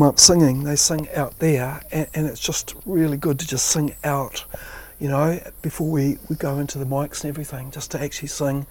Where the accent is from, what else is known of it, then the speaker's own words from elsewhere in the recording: Auckland, New Zealand; Auckland. Yep.